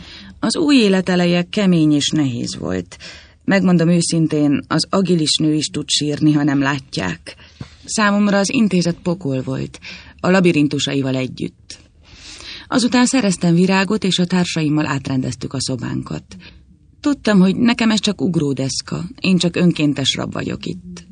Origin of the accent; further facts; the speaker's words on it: Berettyóújfalu, Hajdú-Bihar, Hungary; now in Budapest, Hungary